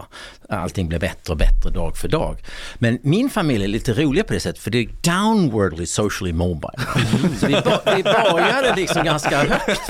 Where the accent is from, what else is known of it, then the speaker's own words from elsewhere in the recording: Helsingborg, Skåne, Sweden; born there; Men jag var född i Helsingborg.